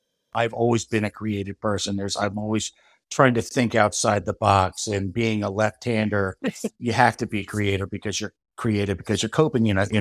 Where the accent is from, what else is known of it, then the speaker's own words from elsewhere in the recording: Newtown, Pennsylvania, United States; I'm originally from Newtown, Bucks County. Went to Council Rock High School, very big high school at the time.